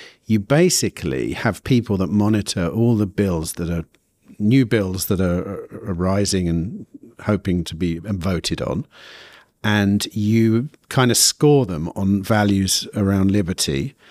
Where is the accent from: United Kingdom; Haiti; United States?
United Kingdom; England; But as an English person, when I think about it, I'm happy that we don't have guns as well.